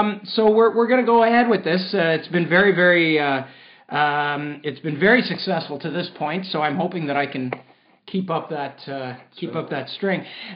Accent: Sudbury, Ontario, Canada; So I'm big-time jacked about this because I'm from Sudbury.

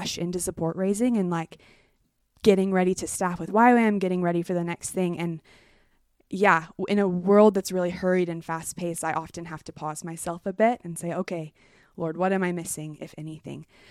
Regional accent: Bozeman, Montana, United States; I am from Bozeman, Montana, as well as Tegan. Really fun. We grew up together, actually. But yeah, I was born and raised in Bozeman in a very Montana family.

